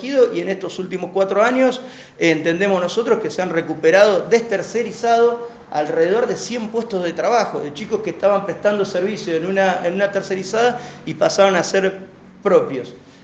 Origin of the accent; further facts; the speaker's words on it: Olavarría, Buenos Aires Province, Argentina; los laburantes somos de Olavarría, están encuadrados en la minería